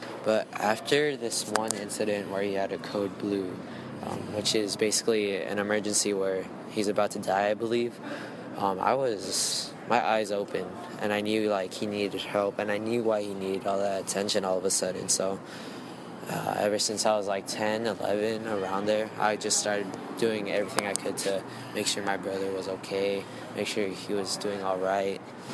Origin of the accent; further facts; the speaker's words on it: Los Angeles, California, United States; I'm from Los Angeles, California. I'm 14 years old.